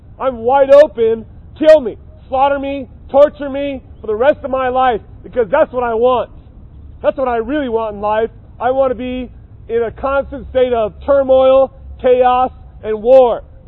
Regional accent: United States; I grew up with it. That's America. I'm an American. I'm a Christian. I believe in God.

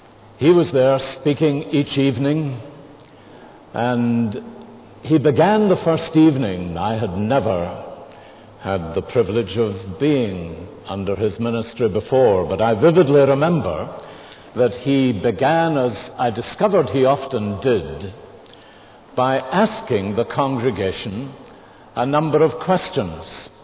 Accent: Scotland, United Kingdom; make me feel really at home as a Scotsman with this kind of weather.

